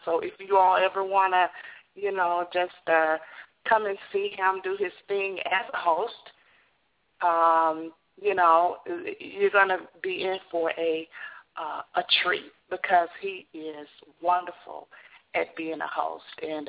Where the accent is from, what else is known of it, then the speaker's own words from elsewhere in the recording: the South, United States; And plus, it doesn't hurt that we're from the South.